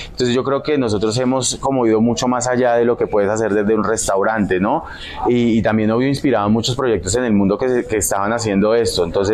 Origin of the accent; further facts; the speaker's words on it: Boyacá, Colombia; yo soy de Boyacá